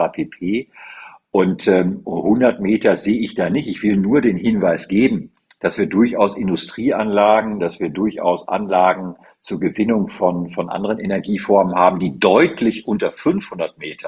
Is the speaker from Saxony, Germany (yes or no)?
no; North Rhine-Westphalia, Germany; Ich komme ja aus der Bezirks, aus dem Münsterland